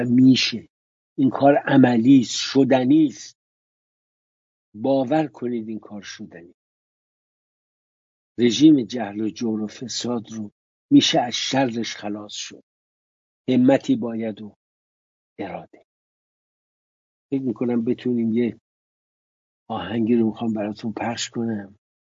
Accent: Iran; moved away; حالا مال ما 3-4 سال بود، تازه تابستونش هم میمدیم ایران میرم. ولی اونایی که نبود، ببینید من 40 سال از وطنم دور، 40 سال با تصویرها

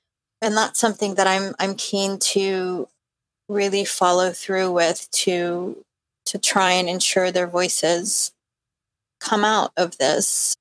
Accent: At-Tur, Jerusalem, Palestine; We're from Jerusalem, from a village outside of Jerusalem. It's called At-Tur.

